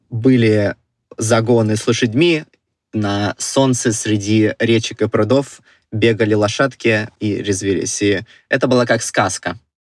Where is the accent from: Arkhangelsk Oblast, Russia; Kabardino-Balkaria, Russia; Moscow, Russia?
Moscow, Russia; also born or lived in Uzbekistan / Azov; Я вообще по истории перебеженник, можно сказать. Вообще я из Москвы, но до этого я родился в маленьком городке Узбекской ССР. Семья у меня исключительно из армян. И мы переехали при развале Советского Союза на юг России под Ростов-на-Дону